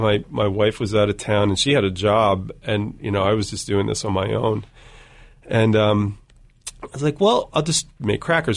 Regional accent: Asbury Park, New Jersey, United States; I'm originally from New Jersey.

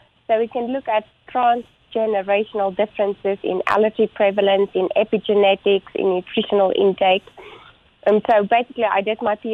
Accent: Bloemfontein, Free State, South Africa; I am South African by background, and I grew up in a very small town right in the middle of South Africa called Bloemfontein, where I also studied dietetics.

